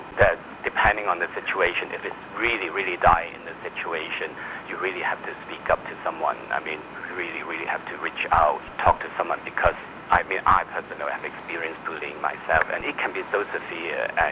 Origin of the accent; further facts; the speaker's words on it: Hong Kong; born there; Well, I was living in Hong Kong. I was born in Hong Kong.